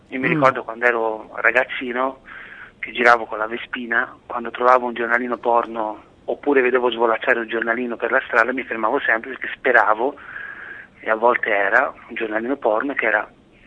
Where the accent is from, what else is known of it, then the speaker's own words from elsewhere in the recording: Florence, Tuscany, Italy; now in Bologna, Italy; da Firenze. Cioè, oddio, sono di Firenze, però abito a Bologna.